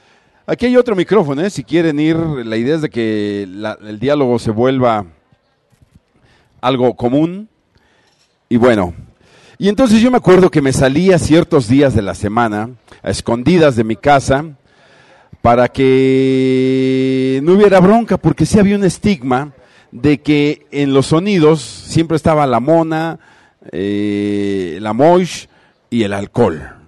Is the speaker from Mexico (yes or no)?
yes; Mexico City, Mexico; Y yo soy de la Morelos, entonces era maravilloso